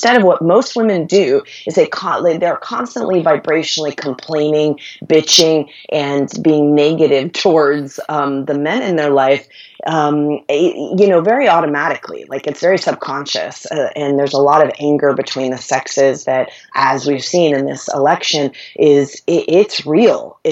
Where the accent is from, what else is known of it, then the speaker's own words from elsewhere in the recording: West Virginia, United States; because I'm from West Virginia and those are my people.